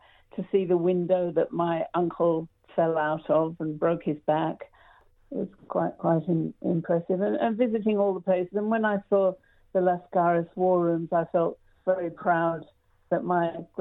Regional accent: England, United Kingdom; born there; Yes, I was born in England

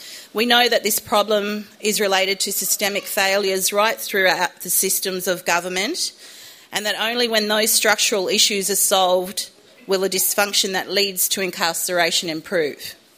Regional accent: Northern Territory, Australia; Worldwide, my home state is second only to El Salvador, where the rate is 1,659.

